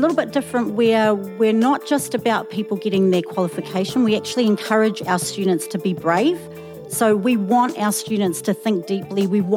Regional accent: Auckland, New Zealand; I am a half Samoan, half Palangi woman who was born and raised in South Auckland. I actually went to Sutton Park Primary School and then Mangere Intermediate, which is now part of Southern Cross Campus. And I went to Old Eddy College.

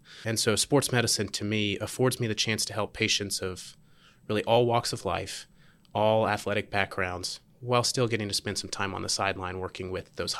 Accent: Charleston, United States; My background, I'm from Charleston, went to school there, played all the different sports they offered.

